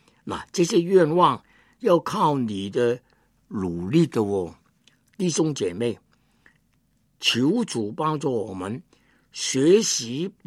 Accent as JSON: {"language": "Chinese", "country": "China", "said": "作为一个中国人，活在中国当中"}